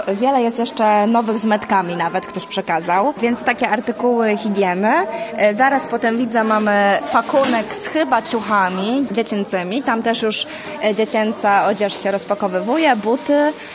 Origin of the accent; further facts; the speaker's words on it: Kraków, Lesser Poland, Poland; Jesteśmy z Krakowa, ale w Krakowie ani w Małopolsce nie ma takiego ośrodka.